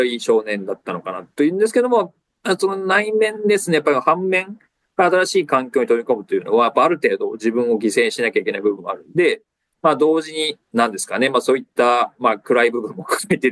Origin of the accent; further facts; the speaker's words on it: Tokyo, Japan; also born or lived in Gunma; 生まれは群馬県なんですけども、本当にこう、一瞬って感じで、一週間ほど群馬にいました。その後は大体もう、そうですね、東京が中心ですかね。